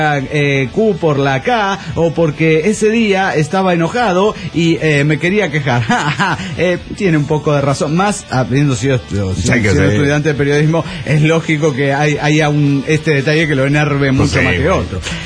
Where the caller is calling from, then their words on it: Mexico City, Mexico; del DF mexicano.